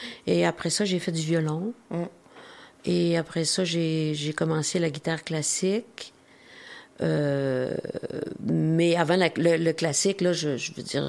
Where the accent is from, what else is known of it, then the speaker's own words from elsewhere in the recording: Saguenay, Quebec, Canada; Oui, pas longtemps, mais j'ai grandi